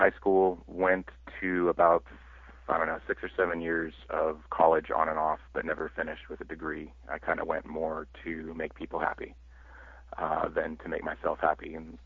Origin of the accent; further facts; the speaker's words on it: Los Angeles, California, United States; Well, I grew up in Los Angeles.